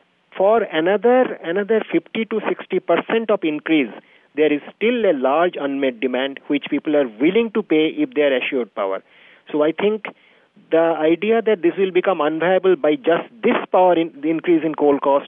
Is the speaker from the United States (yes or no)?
no; Gujarat, India; the salt pans that I am coming from Gujarat